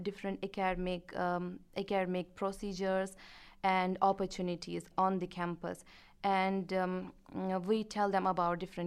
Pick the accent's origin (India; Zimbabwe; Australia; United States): India; Himalayan region; also born or lived in tropical region of India; As I'm from the Himalayan region, we have the similar climate there, like we have the four seasons. But then I have been living in a tropical region of India for past 8 years.